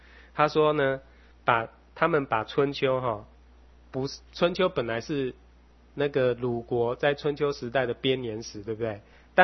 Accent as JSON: {"language": "Chinese", "country": "China", "said": "不只是在印度啊，好，我们中国人其实也一样啊"}